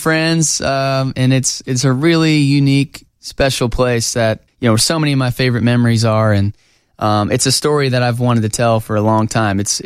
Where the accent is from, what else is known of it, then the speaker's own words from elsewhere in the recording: Pittsburgh, Pennsylvania, United States; also born or lived in New Jersey; But I grew up in Pittsburgh, age 4 to 18.